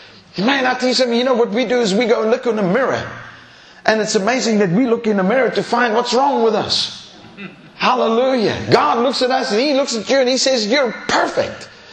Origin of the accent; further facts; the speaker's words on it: east coast, South Africa; When I grew up in South Africa, when I was in my early teenage years, we lived on the east coast of South Africa.